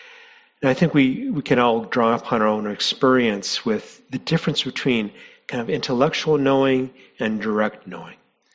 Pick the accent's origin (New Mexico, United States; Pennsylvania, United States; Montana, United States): New Mexico, United States; So, growing up, I grew up in New Mexico.